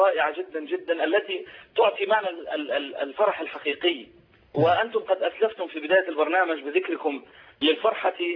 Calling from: Alexandria, Alexandria Governorate, Egypt; أرى المطر ينزل الآن عندنا في الإسكندرية

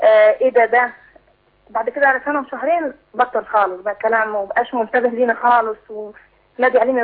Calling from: Egypt; من مصر ناطور.

